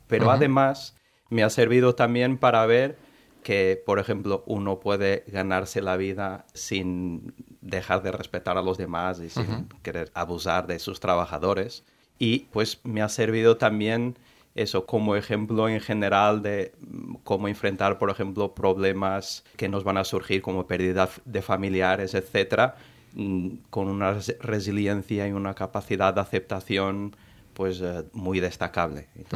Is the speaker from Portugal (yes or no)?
yes; Póvoa de Varzim, Porto District, Portugal; Muelle Sur de Povo de Varzim, mi pueblo natal.